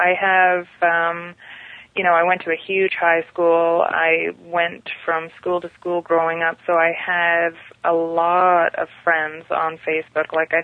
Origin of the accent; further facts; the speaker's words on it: Canada; I know that I'm not alone being Canadian feeling this way.